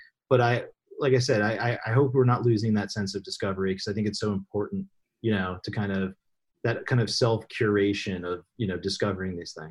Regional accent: North Carolina, United States; I remember I grew up in North Carolina and I remember like waiting, like I'd have to wait like 2 months for the movie to come out.

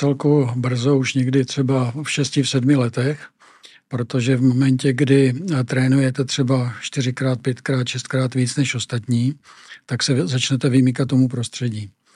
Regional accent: Velké Meziříčí, Vysočina Region, Czechia; u nás ve Velké Meziříčí jsme třeba ještě předtím

